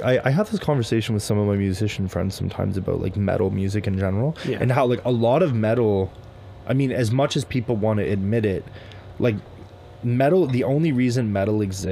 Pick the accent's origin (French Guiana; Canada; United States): Canada; Windsor, Ontario; I'm from Windsor, right